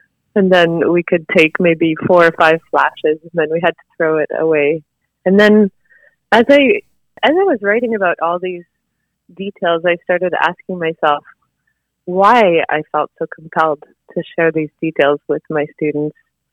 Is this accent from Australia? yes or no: no; Vancouver, British Columbia, Canada; now in Sherbrooke, Canada; I've been living in the townships. I've been living around Sherbrooke since around 2010, and I grew up in Vancouver